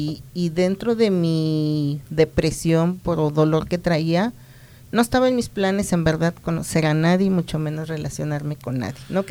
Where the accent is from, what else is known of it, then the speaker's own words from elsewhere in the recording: Mexico City, Mexico; moved away as an adult; now in Colorado, United States; soy originaria de la Ciudad de México, nacida, criada y estudiada allá, soy la segunda de seis hijos